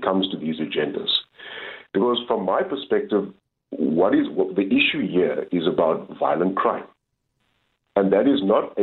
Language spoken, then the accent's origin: English; South Africa; or are these just things that are just being said just to appease us as South African citizens